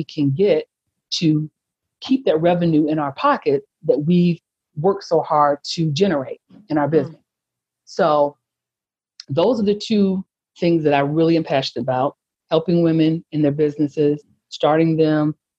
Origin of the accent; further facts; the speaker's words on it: Detroit, Michigan, United States; I'm from Detroit, Michigan. I actually live in a suburb of Detroit now.